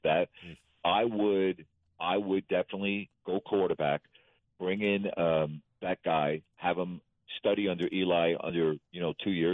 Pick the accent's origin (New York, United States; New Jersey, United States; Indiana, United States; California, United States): New York, United States; Now, I get it. I'm from New York.